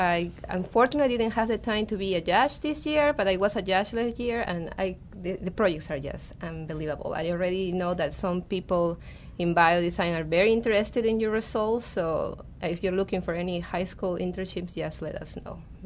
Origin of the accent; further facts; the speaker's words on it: Peru; English is a second language; So I'm from Peru, and when I was working there